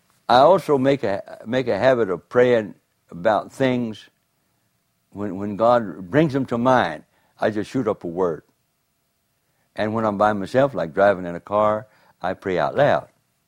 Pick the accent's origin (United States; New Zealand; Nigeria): New Zealand; Hamilton, Waikato; moving a man down from the city of Christchurch up to Hamilton, my hometown, discipling him.